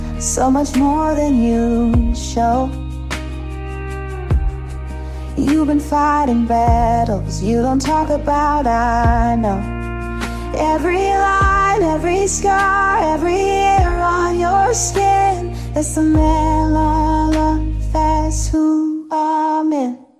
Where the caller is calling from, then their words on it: Jacksonville, Florida, United States; Jacksonville, Florida.